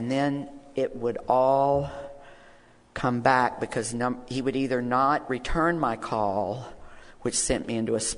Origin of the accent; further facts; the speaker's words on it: Deep South, United States; I grew up homosexual in the Deep South, and it was the 1950s and early 60s.